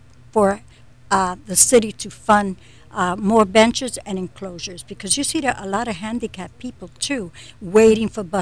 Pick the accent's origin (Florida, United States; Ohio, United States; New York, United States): New York, United States; New York City; now in Melbourne, United States; 25 years I've been as a resident. And also, I was raised in New York City, as a matter of fact.